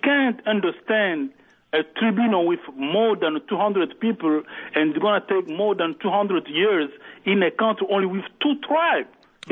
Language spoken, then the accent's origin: English; DR Congo; I'm not Hutu. I'm from Congo. I'm telling you, I'm from Congo. My country is rich.